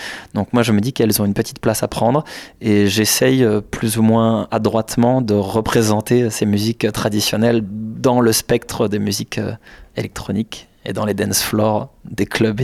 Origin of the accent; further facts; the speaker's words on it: Doué-la-Fontaine, Pays de la Loire, France; moved away as an adult; now in Nantes, France; moi je suis né, j'ai grandi en Anjou, près de Saumur, à Douai-la-Fontaine, très exactement, j'en suis très fier, puis je suis arrivé à l'âge de 18 ans à Nantes pour faire mes études, et par pure fidélité, je suis toujours resté à Nantes, j'habite à Nantes depuis 2006.